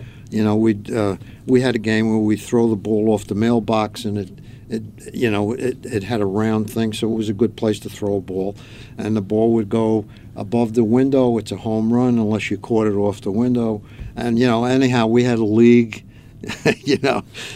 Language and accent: English; Woodhaven, New York, United States; I grew up in Woodhaven in Queens, about a block from Brooklyn.